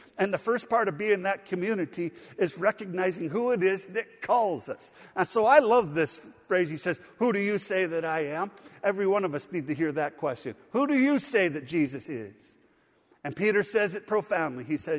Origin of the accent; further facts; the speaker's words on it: Mexico; I grew up in Mexico. You know, I went to kindergarten first when I was 4 at a bilingual school that was run by Swiss people.